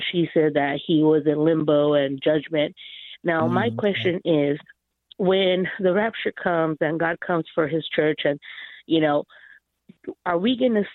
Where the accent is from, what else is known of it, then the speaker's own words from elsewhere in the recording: San Diego, California, United States; now in Missouri, United States; I'm actually in Missouri. I live in Missouri. Okay. I'm from San Diego.